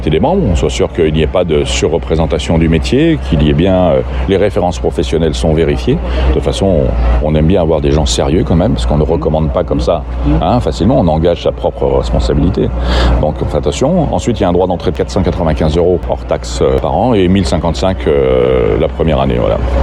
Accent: Lyon, Auvergne-Rhône-Alpes, France; On est lyonnais quand même.

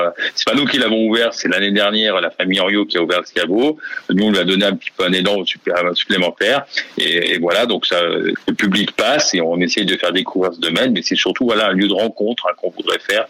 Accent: Lyon, Auvergne-Rhône-Alpes, France; Puis moi, je suis lyonnais, c'est pas très loin de Lyon.

